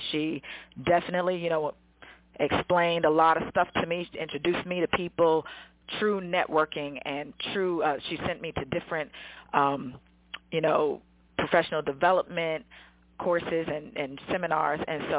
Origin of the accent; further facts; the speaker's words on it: Washington, District of Columbia, United States; back in my hometown. I'm a native of Washington, D.C.